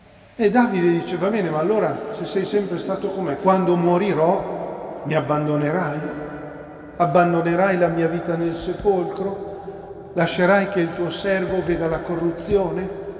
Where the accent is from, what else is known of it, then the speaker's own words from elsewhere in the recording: Quingentole, Lombardy, Italy; quando ero piccolo, forse adolescente, non mi ricordo bene la data, quando le suore del mio paesino di Quingentole